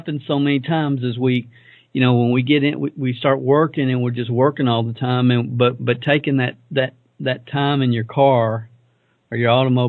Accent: the South, United States; accent: Southern; I apologize that you made them listen to my Southern accent all the way down there and back.

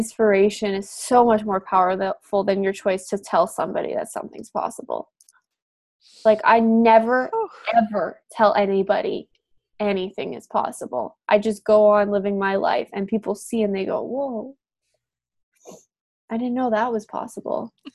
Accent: Manitoba, Canada; moved away as an adult; now in Vancouver, Canada; When I moved from Manitoba, where I grew up, to Vancouver, that was one of the biggest changes I've ever made in my life

